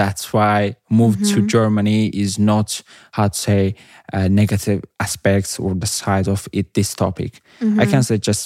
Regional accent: Baku, Azerbaijan; English is a second language; I'm from Azerbaijan, especially from the Baku. I did my bachelor degree in international relations at Baku State University.

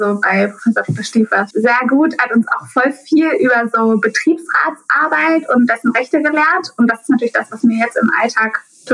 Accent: Germany; now in Berlin, Germany; Also aufgewachsen bin ich in der Nähe von Hamburg. Das ist ja so ein Dunstkreis von Lüneburg jedenfalls irgendwie.

